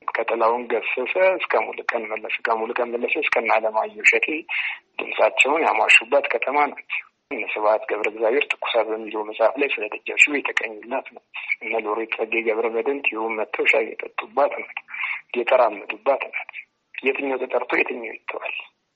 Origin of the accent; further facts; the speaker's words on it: Addis Ababa, Ethiopia; አሁን የተወልጄ ያደግኩበት ቦታ ላይ በግልጽ ስንነጋገር የጋራ ሽንት ቤት ነው ያለው። መሰረተ ልማት የለውም። እጅግ በጣም ጥንታዊ ከተማ ነው።